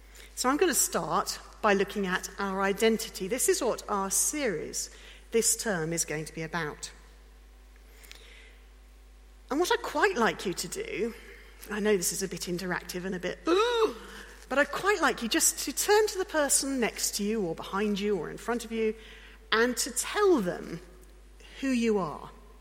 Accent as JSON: {"language": "English", "country": "United Kingdom", "said": "If I'm traveling, then the first thing about my identity after my name on my passport is that I'm British. I belong to this country."}